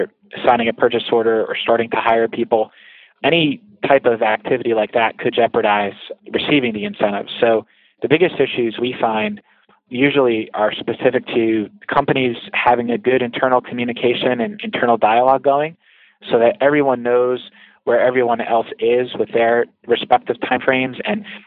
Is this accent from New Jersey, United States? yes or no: yes; New Jersey, United States; Born and raised in New Jersey, so I have very high opinion of the state, but love living in New Jersey.